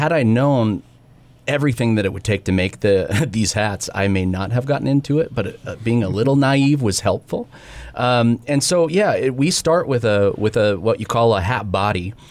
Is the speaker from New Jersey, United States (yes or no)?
no; Billings, Montana, United States; also born or lived in San Antonio, Texas; And although I was born and raised in Billings, I fell in love with the hat when I lived in Texas.